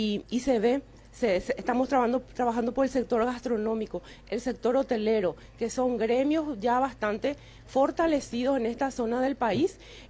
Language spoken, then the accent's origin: Spanish; Paraguay; esos buenos anfitriones que somos nosotros los paraguayos